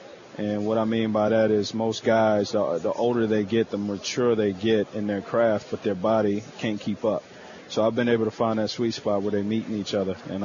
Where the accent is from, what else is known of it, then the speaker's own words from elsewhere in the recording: Forest, Virginia, United States; I'm from Forest, Virginia, self-explanatory Forest. I'm country kid.